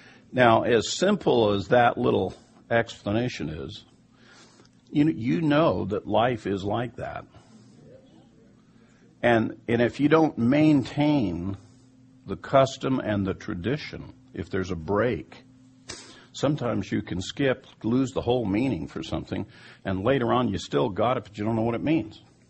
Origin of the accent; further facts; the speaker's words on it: Kansas, United States; Growing up in Kansas, I didn't have any Hebrew heritage. We didn't go to synagogue. We were Americans.